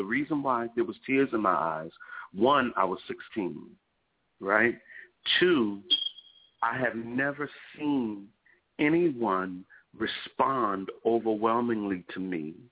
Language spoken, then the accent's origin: English; Newark, New Jersey, United States; Well, I was from Newark. I was a young guy.